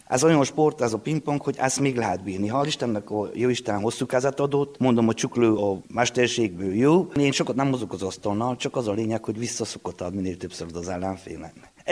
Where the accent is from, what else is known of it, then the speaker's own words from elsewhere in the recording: Felsőrákos, Covasna, Romania; Felső Rákosi, 1959-ben születtem.